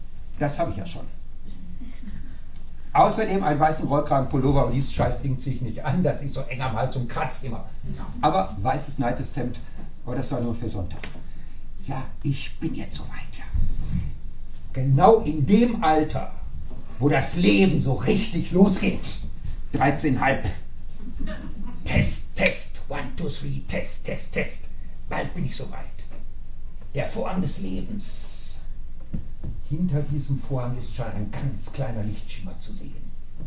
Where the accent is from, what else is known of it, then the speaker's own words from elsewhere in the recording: Essen, North Rhine-Westphalia, Germany; ich komme aus Essen, aus so einer Katholenfamilie.